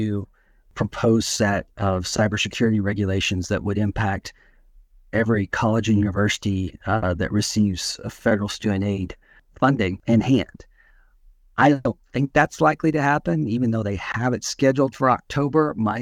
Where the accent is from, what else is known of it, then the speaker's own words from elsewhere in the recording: Corpus Christi, Texas, United States; I'm from Corpus Christi, Texas, originally, which is just down the road from San Antonio.